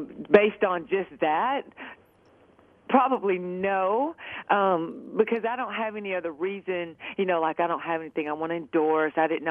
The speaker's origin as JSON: {"language": "English", "region": "the South", "country": "United States", "said": "And, you know, and it's and being a Southerner from the South, it's even worse."}